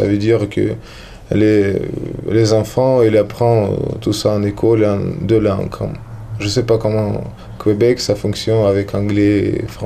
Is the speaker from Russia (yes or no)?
yes; Moscow, Russia; French is a second language; chez moi, à Moscou